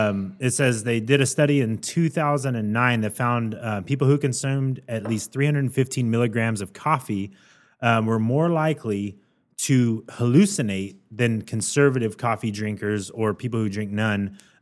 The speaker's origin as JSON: {"language": "English", "country": "Mexico", "said": "I'm from Mexico."}